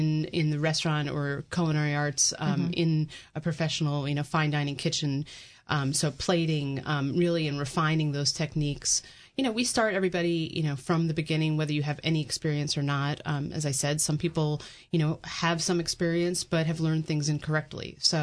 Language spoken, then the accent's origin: English; New York, United States; I'm originally from New York.